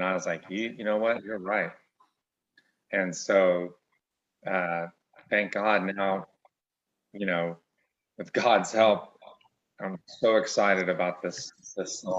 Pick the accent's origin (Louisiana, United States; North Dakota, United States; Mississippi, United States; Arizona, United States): Arizona, United States; born there; also born or lived in Guam / California / Turkey / Germany; I was born in Arizona, and 2 years later we were in Guam, and then we were in California, Turkey, Arizona, Germany.